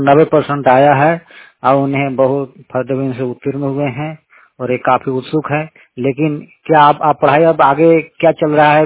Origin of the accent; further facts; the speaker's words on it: Jharkhand, India; मैं झारखंड के पलामू डिस्ट्रिक्ट से हूँ, तो मेरा गांव मेरा घर है।